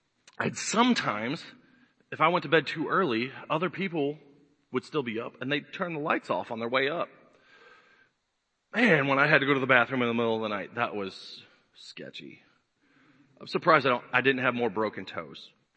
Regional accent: Missouri, United States; I used to live in the basement of the house I grew up in over in Missouri.

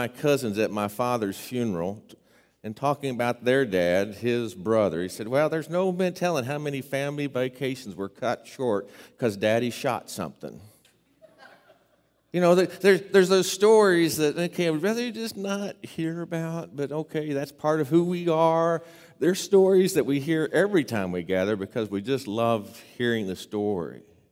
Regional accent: Oklahoma, United States; I grew up in the Holy Land. That's Oklahoma for those uninformed.

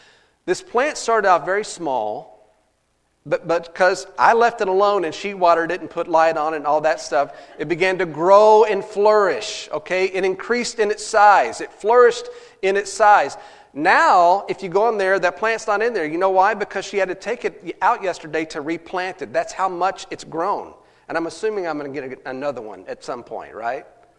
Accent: Glen Rose, Texas, United States; Down in my hometown in Glen Rose, Texas, they're experiencing some flooding.

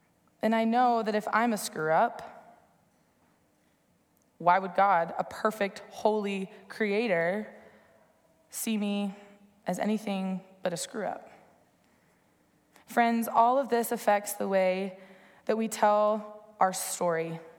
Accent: Dallas, Texas, United States; But I am from Dallas, and so I wore my Dirk Nowitzki jersey from the Mavericks 3 times a week.

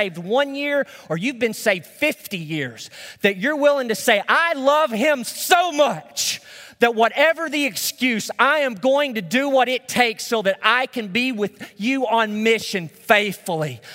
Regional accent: Arkansas, United States; I grew up in Northeast Arkansas, small town, about 7,000 people. We lived outside of city limits. Just a nice rural area.

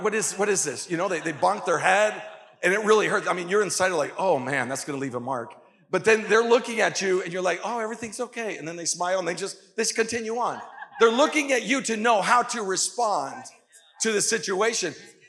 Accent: Canary Islands, Spain; English is a second language; I grew up in the Canary Islands, and there was a time of the year, I believe it was in April, where they had these waves

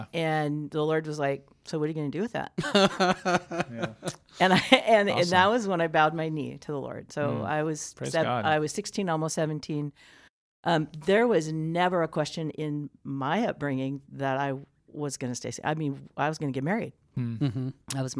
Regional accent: California, United States; I had, growing up in Southern California, a bunch of my friends were Jewish.

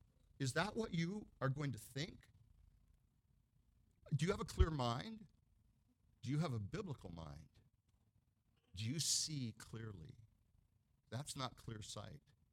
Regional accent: United States; It's not because I'm an American and I remember the Constitution.

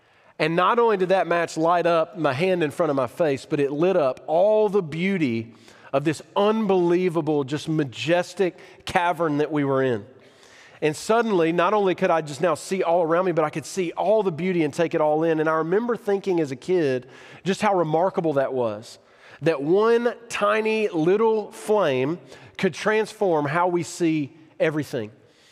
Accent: Alabama, United States; If you guys know me, you know that I grew up in Northeast Alabama in Jackson County.

